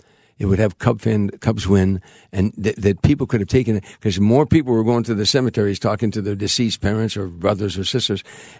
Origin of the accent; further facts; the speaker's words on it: Chicago, Illinois, United States; You know, that we're from Chicago. In Chicago, it snows, it rains, it sleets.